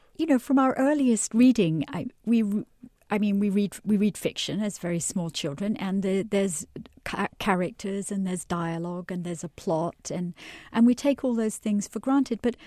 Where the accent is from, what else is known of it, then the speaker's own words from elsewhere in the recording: Scotland, United Kingdom; now in United States; I grew up in a fairly remote part of Scotland. My father taught at a boys' private school that had been founded by the 19th century Prime Minister William Gladstone for the sons of clergymen.